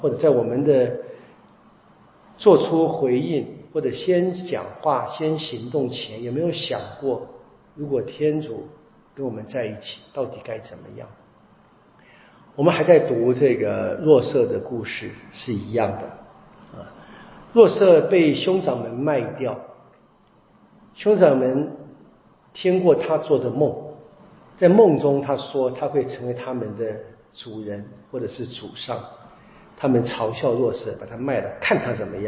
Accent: China; 我们中国人有那个话啊，说读圣贤书所学何事啊

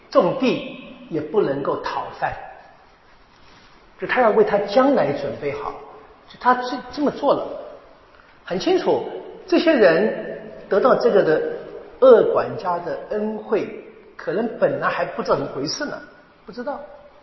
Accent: Taiwan; 我们这个教会一直这样下去，特别是我们台湾这

